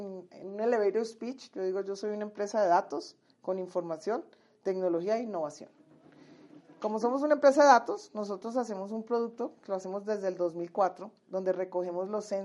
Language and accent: Spanish; Cali, Valle del Cauca, Colombia; now in Bogotá, Colombia; Yo soy caleña, a mucho honor.